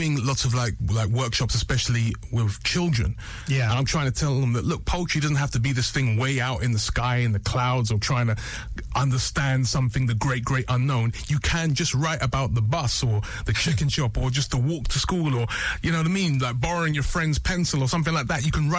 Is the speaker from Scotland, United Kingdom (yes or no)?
no; London, United Kingdom; I grew up mainly in London, like South London and West London